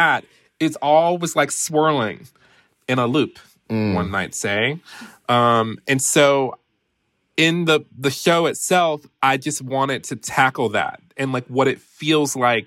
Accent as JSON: {"language": "English", "town": "Detroit", "region": "Michigan", "country": "United States", "said": "So, you know, as I mentioned before, I'm from Detroit, and I actually came of age in the mid to late 90s as a gay teenager"}